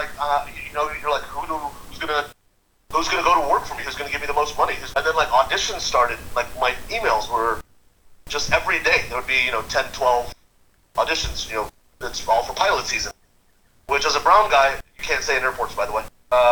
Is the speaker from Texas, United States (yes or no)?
yes; Texas, United States; now in Los Angeles, United States; you know, originally I'm from Texas, but I live in Los Angeles now.